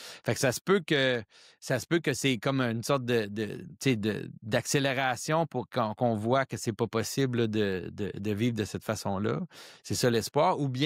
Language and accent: French; Quebec, Canada; c'est sûr qu'en tant que Québécois, je trouve que la route est assez sombre